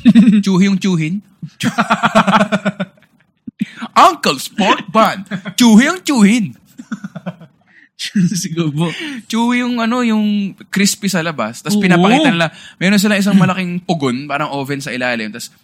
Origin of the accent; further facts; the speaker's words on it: Central Luzon, Philippines; sa Tarlac, yung chicharon ay lechong kawali.